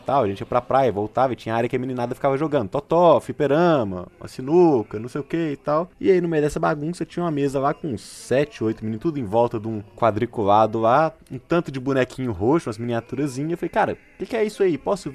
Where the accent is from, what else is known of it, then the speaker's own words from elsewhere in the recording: Belo Horizonte, Minas Gerais, Brazil; eu venho de Belo Horizonte, sou mineiro